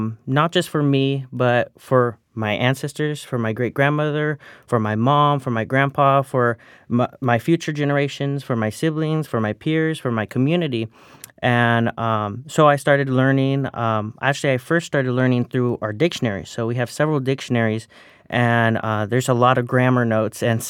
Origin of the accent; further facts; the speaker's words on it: California, United States; Yeah, so I grew up in the Sempasquale Band of Mission Indians, Indian Reservation. And so I'm around it all the time.